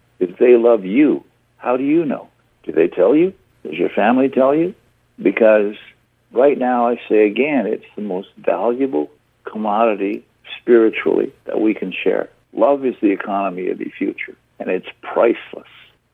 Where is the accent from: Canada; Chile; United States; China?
Canada; Saskatchewan; born there; also born or lived in Manitoba; I was born in Saskatchewan on a reserve, and my feet currently are in Alberta, but my heart is in Manitoba.